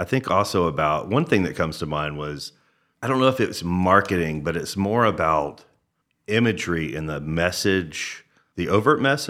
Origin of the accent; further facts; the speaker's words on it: Atlanta, Georgia, United States; I mean, honestly, I'm from Atlanta, so Coca-Cola is a pretty big brand for me.